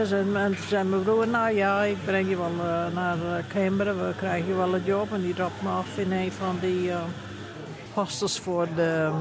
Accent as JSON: {"language": "Dutch", "country": "Netherlands", "moved": "yes", "lives_now": "Australia", "said": "Zo we zijn van Holland naar Australië gevlogen eigenlijk."}